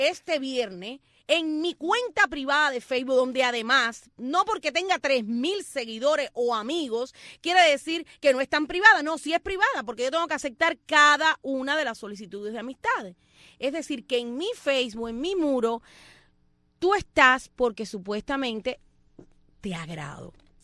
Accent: Cuba

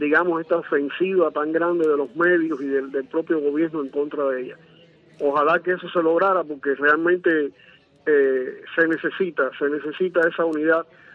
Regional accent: Cuba; como cubano que vive aquí y que sufre y con dolor veo lo que está pasando en mi país, sí creo que en Cuba hay una diferencia

